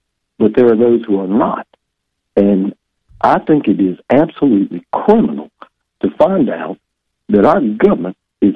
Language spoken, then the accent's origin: English; Deep South, United States; I am a Roman Catholic. I was born and raised in the Deep South in the Baptist bottle bed, so that wasn't so easy.